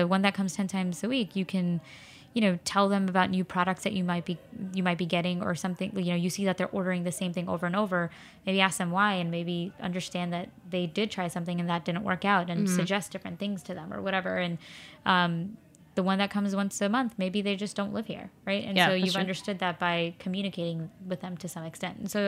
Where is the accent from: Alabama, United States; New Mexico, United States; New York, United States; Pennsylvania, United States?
New York, United States; Flushing; Well, I live in Flushing now, and I grew up in Flushing. We moved back to be closer to family, my parents, aka helping us raise our kids.